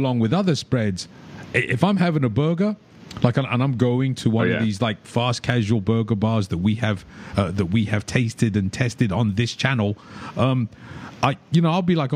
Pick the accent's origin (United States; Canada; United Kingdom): United Kingdom; growing up in the United Kingdom, we didn't really have mayonnaise.